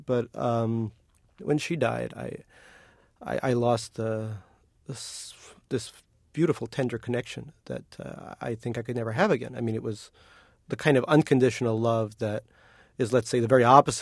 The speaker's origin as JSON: {"language": "English", "country": "Russia", "tie": "born or raised there", "moved": "yes", "lives_now": "United States", "said": "I was very, very sick when I was growing up in Russia."}